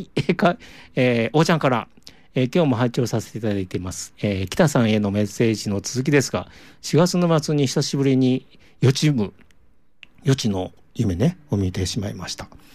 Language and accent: Japanese; Kansai, Japan; なんか僕は関西なんですけど、